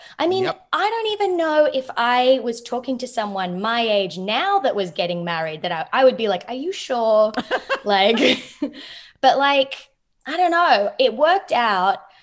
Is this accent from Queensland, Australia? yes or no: no; Melbourne, Victoria, Australia; No, I grew up in Melbourne, which is the cool version.